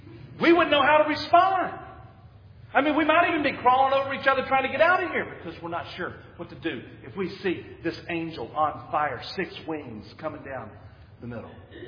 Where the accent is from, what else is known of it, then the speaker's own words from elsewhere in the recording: North Carolina, United States; And we hunted as we were growing up in North Carolina.